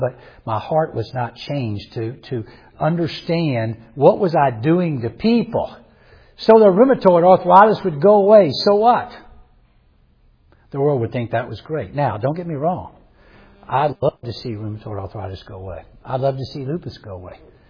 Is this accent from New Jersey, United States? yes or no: no; South Carolina, United States; hello from the United States. We're from South Carolina, so it's a little south of here